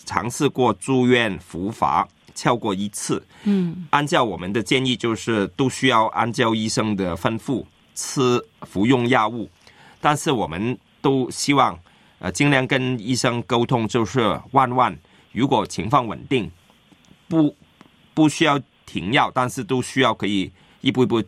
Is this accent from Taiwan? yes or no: no; Hong Kong; 就算我们香港人都很多人没有实践做运动